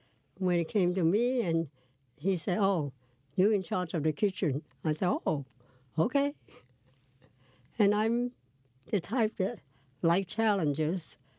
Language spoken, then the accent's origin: English; Hong Kong; because I came from Hong Kong. And, you know, Hong Kong has very good food.